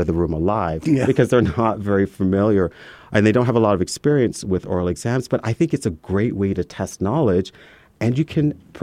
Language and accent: English; Canada; I'm Canadian. And I did my undergraduate degree at the University of Toronto.